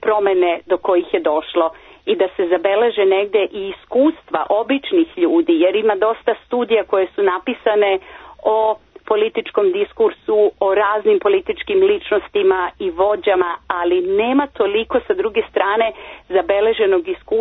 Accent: Serbia; prevesti na srpski jezik, to je moj maternji jezik

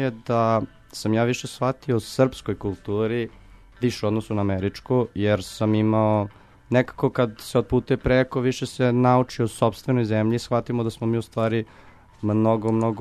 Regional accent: Belgrade, Serbia; mi kao Srbi, Beograđani

